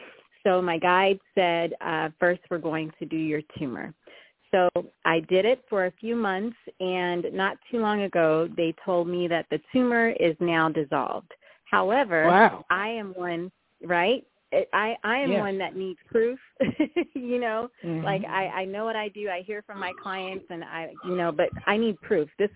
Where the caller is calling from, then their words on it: West Hills, California, United States; I'm calling from West Hills in Southern California with this miserable rain.